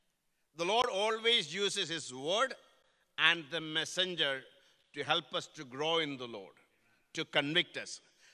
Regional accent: South India, India; moved away as an adult; also born or lived in New Delhi; When I was 22 years of age, I came to New Delhi from South India to North India

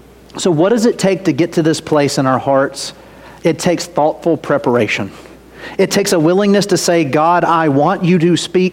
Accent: Ackerman, Mississippi, United States; Most of you know, I grew up in Ackerman, Mississippi. In Ackerman, Mississippi in the 2000s, they turned the gas pumps off on Sunday.

